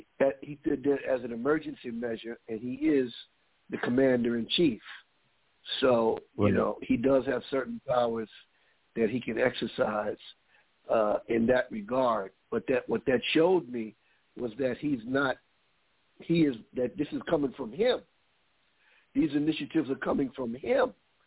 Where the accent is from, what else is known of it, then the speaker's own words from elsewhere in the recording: Queens, New York, United States; I told them at a political meeting that I'm from Queens, and I know a Queens gangster when I see one.